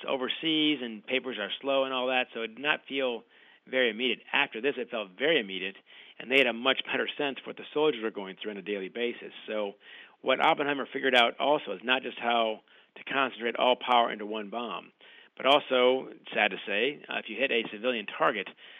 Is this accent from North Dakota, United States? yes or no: no; Michigan, United States; my mom is Canadian, I'm an American, grew up in Michigan and still live there